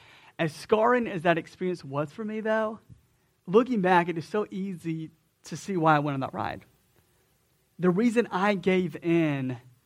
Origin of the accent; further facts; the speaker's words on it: Atlanta, Georgia, United States; For a bunch of Deep South Georgia boys, like, this was a big deal. And so we're from Atlanta